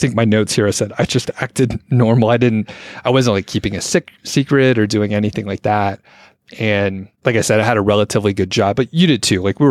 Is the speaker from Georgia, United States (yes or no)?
yes; Lawrenceville, Georgia, United States; I grew up in Lawrenceville, Georgia when I was a young boy, but I didn't think much about it.